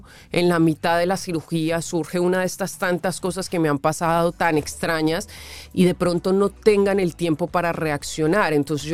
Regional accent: Colombia; Colombia es un sitio que es mundialmente conocido por la cirugía plástica y no podía entender cómo en mi país no se estaba hablando de esto

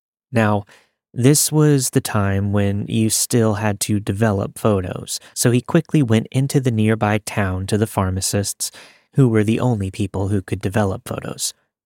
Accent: Scotland, United Kingdom; Being a Scottish guy, I like to go to the pub with my friends and get drunk.

